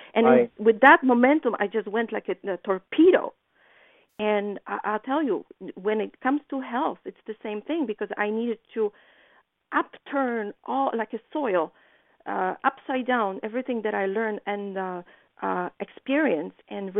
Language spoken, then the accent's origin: English; Poland; English is a second language; I think that what helped me is my being very naive when I was coming from Poland.